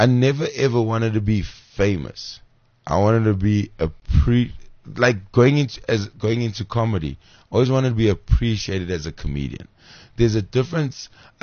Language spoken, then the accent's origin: English; Durban, KwaZulu-Natal, South Africa; So my mom was a nun in Cape Town. I'm from Durban.